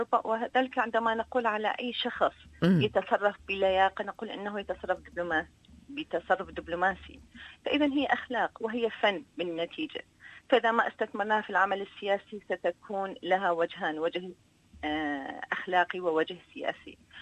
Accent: Iraq; أنا سأتكلم عن بلدي العراق.

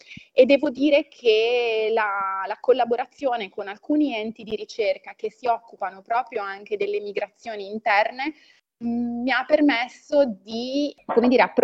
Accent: Lombardy, Italy; moved away as an adult; now in Genoa, Italy; io sono originaria della provincia di Monza e Brianza, e mi sono trasferita per motivi universitari, per studio a Genova.

